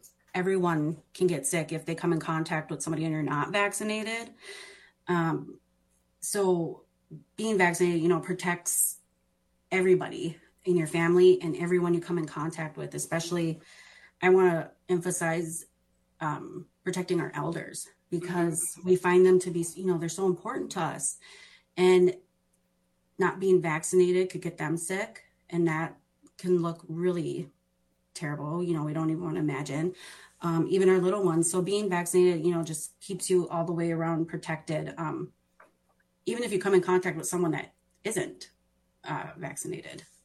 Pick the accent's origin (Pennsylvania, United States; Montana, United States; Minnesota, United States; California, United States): Minnesota, United States; Minneapolis; Born and raised in South Minneapolis, still a South Minneapolis resident.